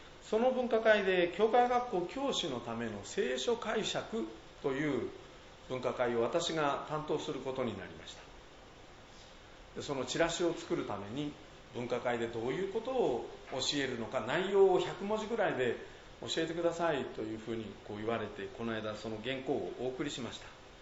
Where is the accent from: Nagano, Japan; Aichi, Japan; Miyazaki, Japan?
Aichi, Japan; Kisogawa; 私は木曽川町という町で生まれました。今市町村合併して一宮市になってしまいましたが、